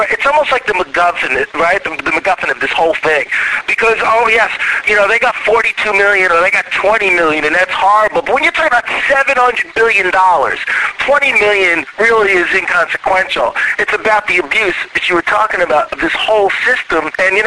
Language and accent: English; New York, United States; I mean, I'm from New York, and I had friends in the World Trade Center